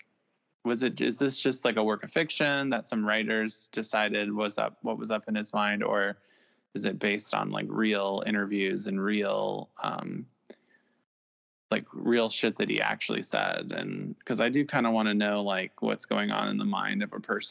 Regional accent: Midwest, United States; You forget I'm from the Midwest, so I pretty much am awesome at that dialect.

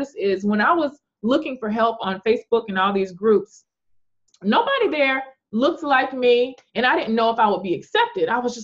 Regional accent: Memphis, Tennessee, United States; except for me as a little 8-year-old growing up in Memphis, Tennessee. I knew one person of royalty that looked like me.

